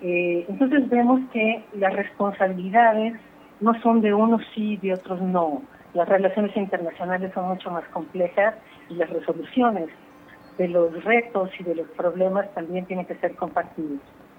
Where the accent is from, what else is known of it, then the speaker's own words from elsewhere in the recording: Mexico; no somos como mexicanos absolutamente responsables en cuidar la frontera sur de Estados Unidos